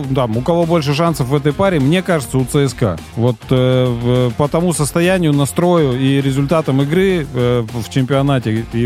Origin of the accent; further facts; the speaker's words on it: Chusovoy, Perm Krai, Russia; я из Перми, из Пермского края, из города Чусового, Пермский край.